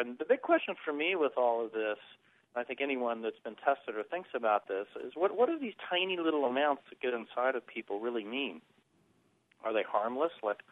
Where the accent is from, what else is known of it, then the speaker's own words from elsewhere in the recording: Kansas City, Missouri, United States; I'm 51 years old, when I was a kid growing up outside of Kansas City in the Midwest, the air and the water were basically toxic